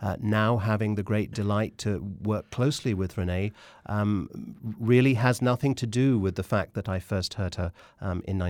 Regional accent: Wimbledon, London, United Kingdom; I grew up in Wimbledon.

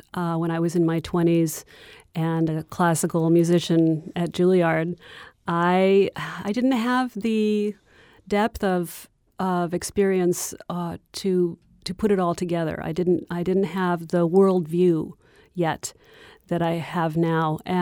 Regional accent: Chicago, Illinois, United States; we are fellow Hyde Parkers, and Chicago is in my DNA, has been from the moment I was born down in Billings Hospital.

